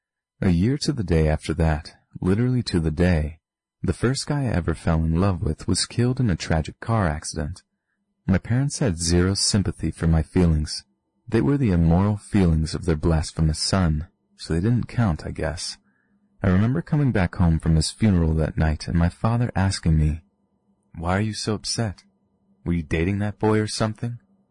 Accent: Appalachia, United States; I am an almost 28-year-old gay male who was born and raised in the Appalachian Mountains, which for my friends not in America, that's in the south, more towards the mid-Atlantic region.

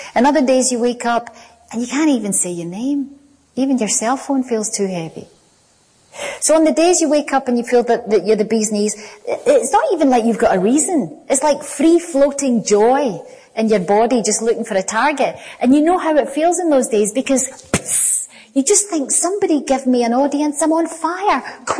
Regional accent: Glasgow, Scotland, United Kingdom; But when I grew up in Glasgow, particularly working class, steel industry Glasgow, nobody had any money.

